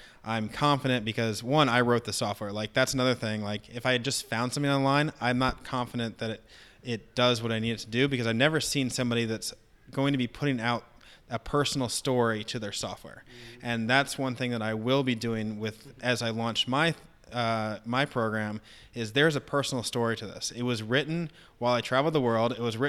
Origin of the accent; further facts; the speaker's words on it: Virginia, United States; it's so crazy for me to see all these people in where I grew up in Northern Virginia